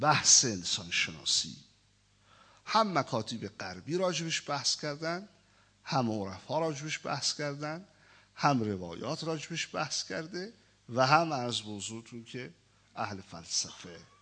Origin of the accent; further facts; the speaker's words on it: Iran; منم ایرانی هستم ها، منم ایرانی هستم،